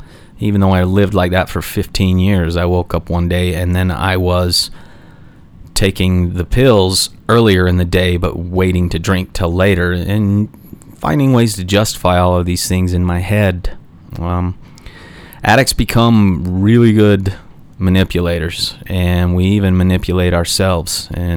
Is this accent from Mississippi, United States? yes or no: no; Salt Lake City, Utah, United States; born there; I was born in Salt Lake City back in 19...